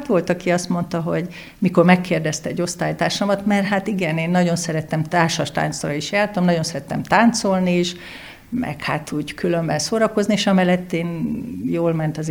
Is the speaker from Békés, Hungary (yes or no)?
yes; Békéscsaba, Békés, Hungary; also born or lived in Transdanubia; majdnem Szegeden születtem, de aztán végül is elkerültünk a Dunántúlra, és ez Békés Csabán volt. Ez Békés Csabán volt, ott érettségiztem, és úgy jelentkeztem Szegedre.